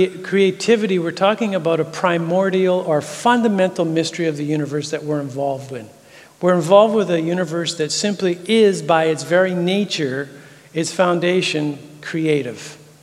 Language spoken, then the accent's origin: English; Vancouver, British Columbia, Canada; So I'm from Vancouver, British Columbia.